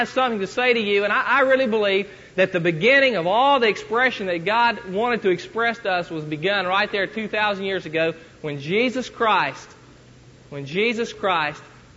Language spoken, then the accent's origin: English; West Virginia, United States; But I just thought I'd better throw in that I was from West Virginia, Tal, if that's all right.